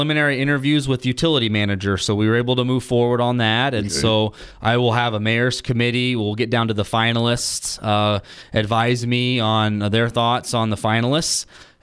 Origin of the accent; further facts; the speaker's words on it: Fremont, California, United States; I was born and raised in Fremont. This is definitely my home.